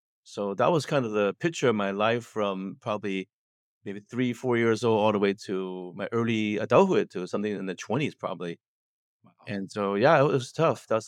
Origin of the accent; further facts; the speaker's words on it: San Francisco, California, United States; I was born in San Francisco, Bay Area. Actually, San Francisco in Chinatown specifically. And I grew up in the 60s there.